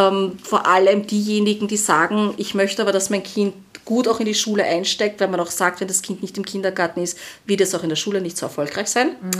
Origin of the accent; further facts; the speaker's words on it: Austria; Dann gehst du 4 Jahre Volksschule, heißt das bei uns in Österreich.